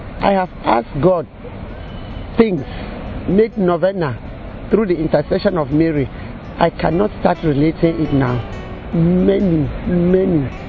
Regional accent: Cameroon; from Cameroon.

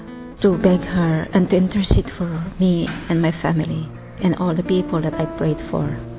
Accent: Philippines; English is a second language; I'm from Philippines.

